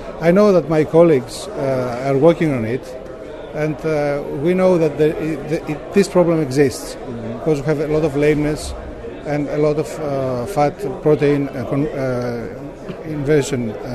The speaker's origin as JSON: {"language": "English", "country": "Greece", "said": "I'm a veterinarian. I come from Greece."}